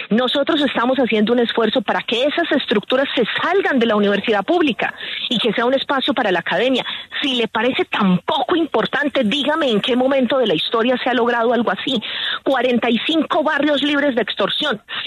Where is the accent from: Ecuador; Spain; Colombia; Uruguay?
Colombia; Las que nos merecemos como pueblo colombiano, todas las oportunidades para la vida, absolutamente todas.